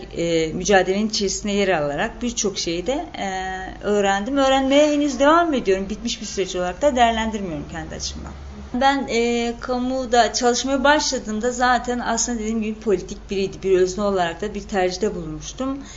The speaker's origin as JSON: {"language": "Turkish", "region": "Bingöl", "country": "Turkey", "also_born_or_lived": "Siirt", "lives_now": "Ankara, Turkey", "said": "şu anda da Ankara'da yaşamaya devam ediyorum. Bekar, evet. Bingöllüyüm ben."}